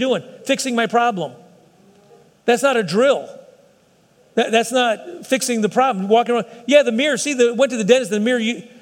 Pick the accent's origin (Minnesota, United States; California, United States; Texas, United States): Texas, United States; I'm a Texan. I get it.